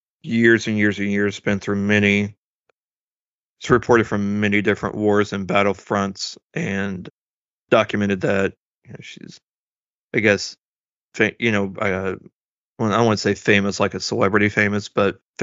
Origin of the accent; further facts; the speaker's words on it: Springfield, Missouri, United States; I come to find out is from my hometown of Springfield, Missouri.